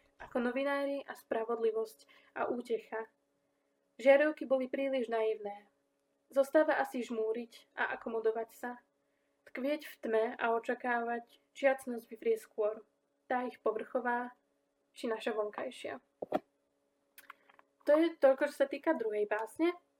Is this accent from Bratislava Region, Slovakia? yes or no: no; Košice, Košice Region, Slovakia; pochádzam z Košíc a pracujem v redakcii časopisu